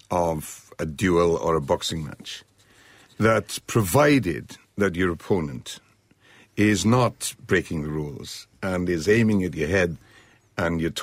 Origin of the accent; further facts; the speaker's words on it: Tredegar, Wales, United Kingdom; And he also sang in the Workman's Hall in Tredegar, in my hometown.